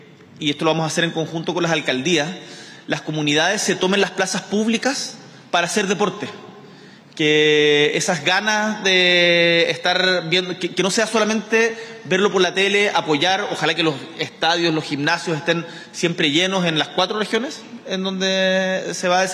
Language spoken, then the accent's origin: Spanish; Punta Arenas, Magallanes, Chile; yo vengo de Punta Arenas, y me acuerdo que mis compañeros, los que eran destacados en deporte, tenían que hacer bingos para poder ir a jugar